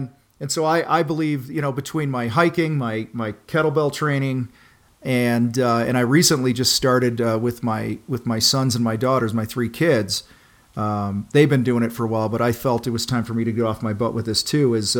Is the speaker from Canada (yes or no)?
no; Chicago, Illinois, United States; I'm from the Chicago area. I traveled the world in the Marine Corps, and my wife and I decided to pack up our stuff earlier this year and move our three kids and us out here.